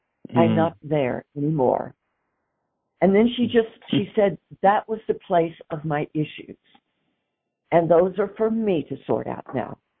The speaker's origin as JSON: {"language": "English", "town": "Weatherford", "region": "Texas", "country": "United States", "tie": "born or raised there", "said": "she was in the Fort Worth area, in my hometown, Weatherford."}